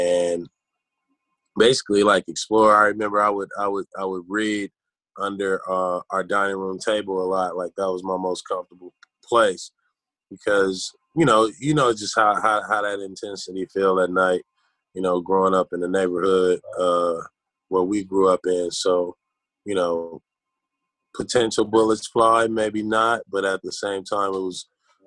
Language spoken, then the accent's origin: English; California, United States; growing up in South Central, obviously the Bible